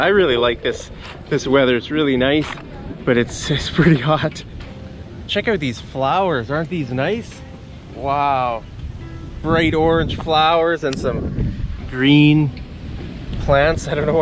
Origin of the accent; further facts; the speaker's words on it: Calgary, Alberta, Canada; Like in Alberta, where I'm from, right? I'm from Calgary, but that's not the capital.